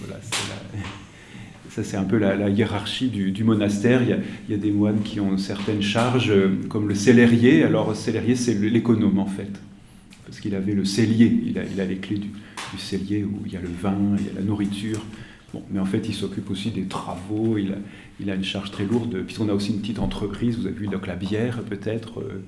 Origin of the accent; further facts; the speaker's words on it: Nancy, Grand Est, France; moi je suis de Nancy. Là-bas, il n'y a pas de monastère dans l'Est.